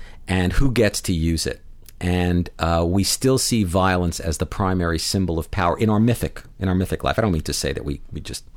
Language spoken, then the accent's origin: English; United States; That's why I say I have to talk as an American. There are aspects of this problem which are uniquely ours.